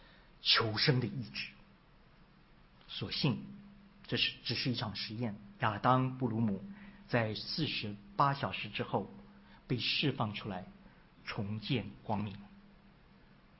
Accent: Taiwan; 我小时候我在台湾出生长大，每个暑假我都是在外婆家度过的

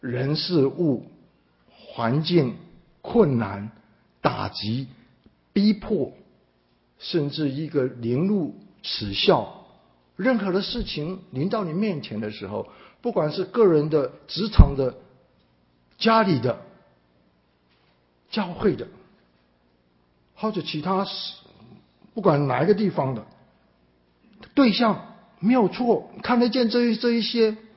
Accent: China; 其实我们从中国来的弟兄姐妹

